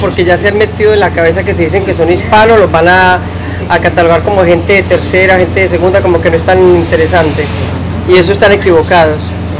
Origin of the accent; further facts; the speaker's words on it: Medellín, Antioquia, Colombia; now in United States; Yo vengo de Colombia, Medellin, Colombia. Llevo aquí 34 años viviendo.